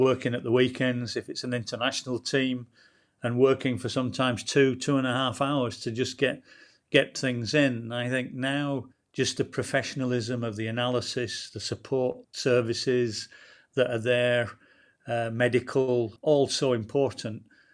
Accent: New Zealand; as a New Zealander talking to him, you go back to 2009 and he gets the Lions

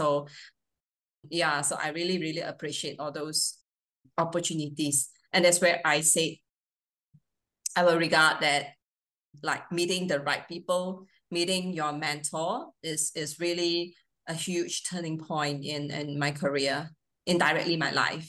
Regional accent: Malaysia; You know, I grew up in Malaysia. All my education is done in Malaysia. I did not study in overseas.

